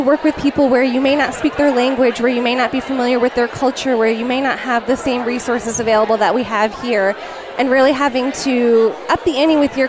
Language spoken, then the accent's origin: English; Cape Cod, Massachusetts, United States; I grew up on Cape Cod, which is a beach community, and I could not spend 27 months in West Africa without getting to the beach once.